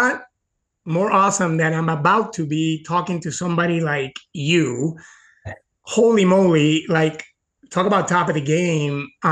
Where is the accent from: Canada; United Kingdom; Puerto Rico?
Puerto Rico; I grew up in Puerto Rico